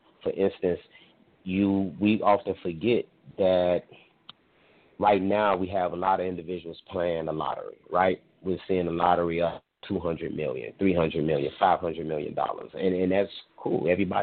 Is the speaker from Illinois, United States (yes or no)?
yes; Chicago, Illinois, United States; and I'm from Chicago, so they was talking about why when they went in that they were still putting tokens on the CTA bus.